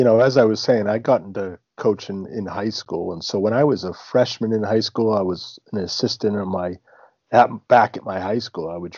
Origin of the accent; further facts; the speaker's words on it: Mendon, Massachusetts, United States; But I grew up in Massachusetts, small little town called Mendon, and, you know, was not a great player.